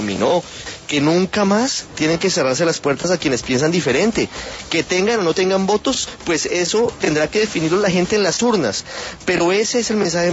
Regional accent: Colombia; como colombianos nos marca

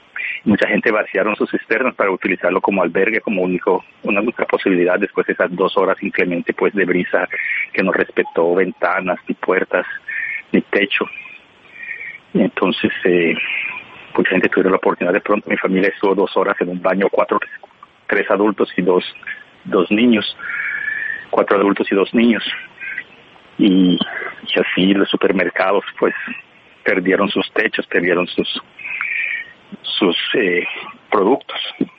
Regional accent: Providencia, San Andrés and Providencia, Colombia; yo he sido alcalde 3 veces de Providencia y conozco muy bien las necesidades sentidas de mi pueblo

